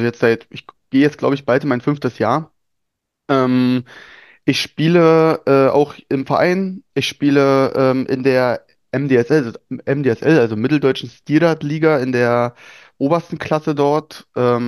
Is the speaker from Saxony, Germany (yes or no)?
no; Brandenburg an der Havel, Brandenburg, Germany; Ich komme aus der Stadt Brandenburg im Land Brandenburg.